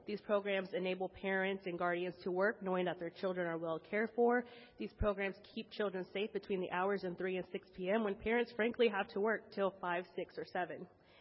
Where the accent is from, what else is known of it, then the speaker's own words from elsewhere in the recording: Dallas, Texas, United States; I am originally from East Dallas, born and raised.